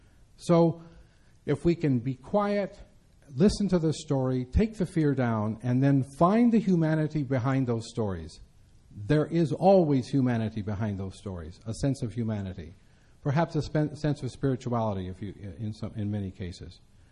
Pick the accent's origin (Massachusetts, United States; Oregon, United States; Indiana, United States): Indiana, United States; That was part of the liturgy that I grew up with in Indiana as a kid.